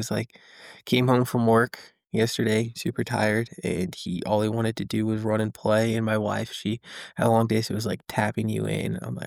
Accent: Denver, Colorado, United States; now in Parker, United States; So I'm a native of Colorado, born and raised in Denver, well, Littleton area.

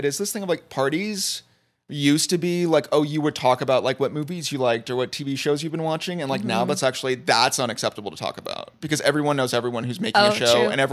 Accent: Missouri, United States; I'm from Missouri. Yeah, I'm salt of the earth.

